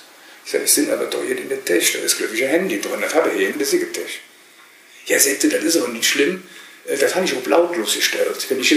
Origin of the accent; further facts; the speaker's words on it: Cologne, North Rhine-Westphalia, Germany; wir sind aus Köln. Ja, wenn ich dann die Kölsch habe, mit denen spreche ich dann halt immer Kölsch.